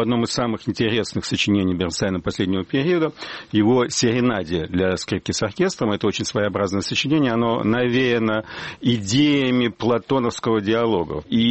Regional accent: Riga, Latvia; как и мы с вами, выходцы из Риги

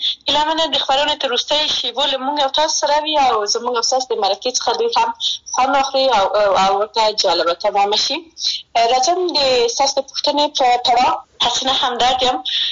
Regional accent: Maidan Wardak, Afghanistan; زه د میدان وردګ ولایت څخه یم، او لوړ زده کړې مې د خپل خوښې په پوهنځي کې کړې دي. ژورنالیسته یم

